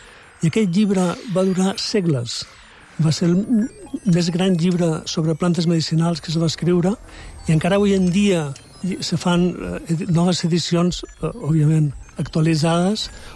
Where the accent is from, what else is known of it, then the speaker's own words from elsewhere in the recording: Balearic Islands, Spain; also born or lived in Barcelona; now in Mallorca, Spain; Pues som nascut a Barcelona, però he viscut sempre a Menorca. Tota la meva família és menorquina, però visc aquí a Mallorca des de fa molts anys i em considero baleàric.